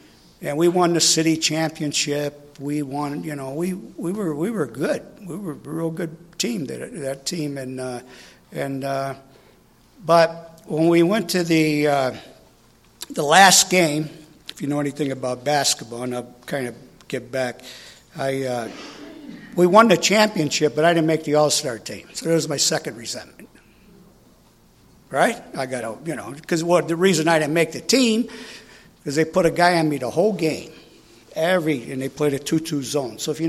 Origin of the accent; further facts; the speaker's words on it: New York, United States; Let me tell you, I grew up in New York, and there's a lot of New Yorkers here.